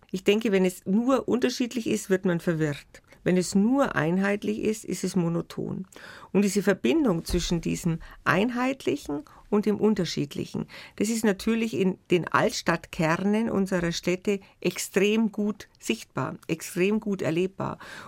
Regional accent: Munich, Bavaria, Germany; Ich selber bin Münchnerin, bin in München aufgewachsen

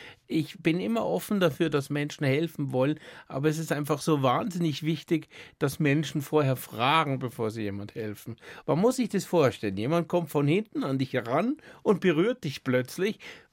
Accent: Bavaria, Germany; Ich bin in Niederbayern groß geworden, habe aber die etwas ungewöhnliche dialektale Situation zu Hause gehabt, dass meine Mutter Niederbayerin war. Und mein Vater Badener aus dem Schwarzwald, was bei mir eine sehr seltsame Dialektmischung ergeben haben muss

